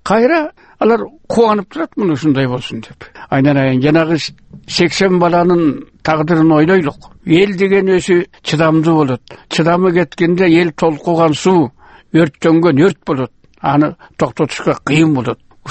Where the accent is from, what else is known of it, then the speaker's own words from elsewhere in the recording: Kant, Chuy Region, Kyrgyzstan; Канттан келдим.